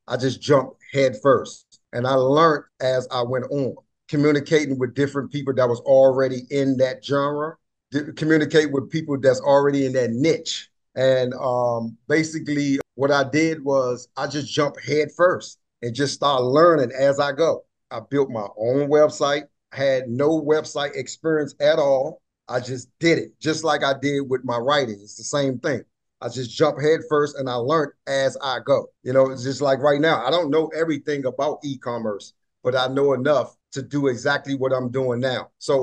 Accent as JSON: {"language": "English", "town": "Washington", "region": "District of Columbia", "country": "United States", "tie": "born or raised there", "said": "man. I'm from Washington, D.C., born and raised."}